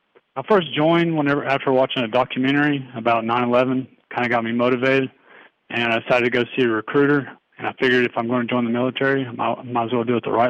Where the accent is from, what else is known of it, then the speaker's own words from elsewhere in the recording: Taylorsville, North Carolina, United States; I'm from North Carolina, small town, Taylorsville.